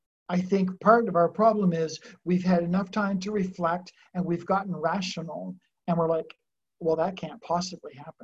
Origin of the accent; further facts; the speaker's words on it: New Brunswick, Canada; I'm from New Brunswick, Canada